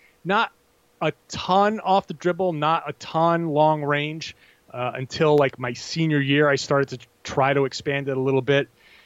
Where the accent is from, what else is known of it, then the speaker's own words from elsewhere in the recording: Rhode Island, United States; But I grew up in Rhode Island